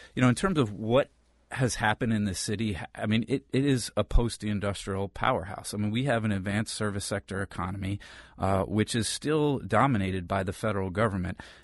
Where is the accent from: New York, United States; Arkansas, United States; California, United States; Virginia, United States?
New York, United States; New York City; now in Washington, United States; I'm originally from New York, too.